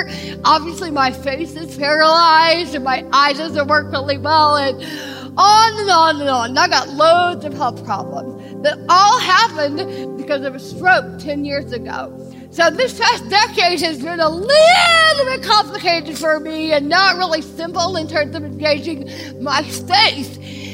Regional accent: Deep South, United States; I am from the Deep South and do have a steel rod.

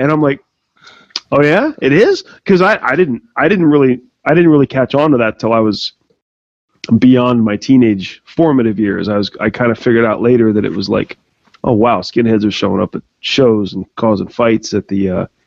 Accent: Coopersburg, Pennsylvania, United States; And it's funny too, because I grew up in Coopersburg.

